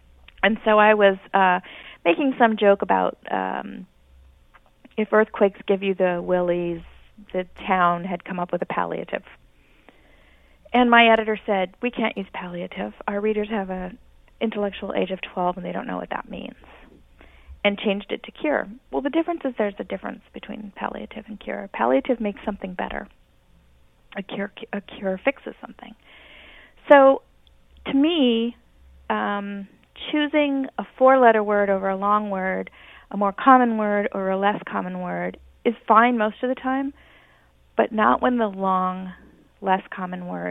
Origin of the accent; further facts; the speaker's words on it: Hawaii, United States; I grew up in Hawaii speaking Hawaiian Creole, which is very non-standard.